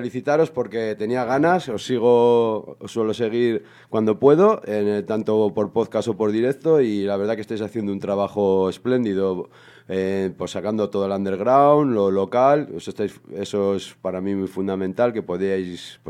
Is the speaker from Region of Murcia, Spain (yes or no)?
no; Ortuella, Basque Country, Spain; yo empecé en la zona donde yo me crié, en Ortuella y todo eso, pues con 15 años, en el 92